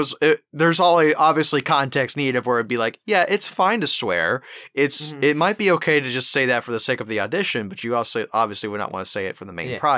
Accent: Southern United States, United States; accent: Southern; I do have Southern dialect. And some of my word pickings and choosings might sound a little odd, and my accent will probably just come out randomly rather than often like it would for the rest of my family.

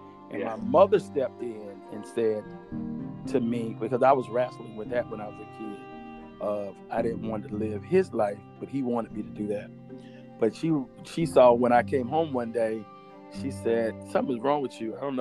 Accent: the South, United States; And you got to think about how growing up in the South, you know, with older parents

